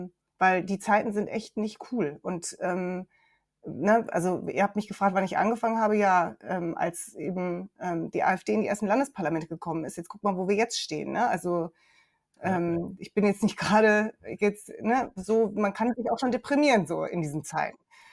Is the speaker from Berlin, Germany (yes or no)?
no; North Rhine-Westphalia, Germany; weil ich komme aus dem Ruhrgebiet, ich habe mir alles selber erarbeitet